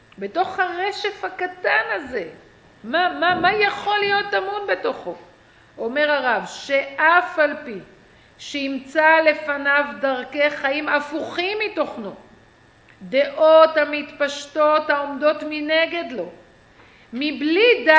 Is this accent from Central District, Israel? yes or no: yes; Petah Tikva, Central District, Israel; תקשיבו, אני גדלתי בפתח תקווה, הייתי בתל אביב כל חיי